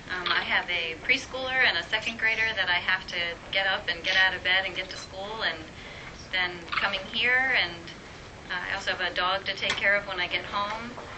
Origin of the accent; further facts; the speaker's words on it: Baltimore, Maryland, United States; Well, I've almost always lived in the state of Maryland, but I was born in Baltimore.